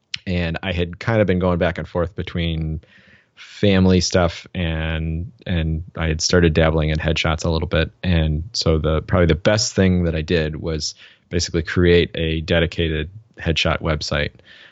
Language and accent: English; Cleveland, Ohio, United States; I actually started at, Progressive Insurance because I grew up in Cleveland.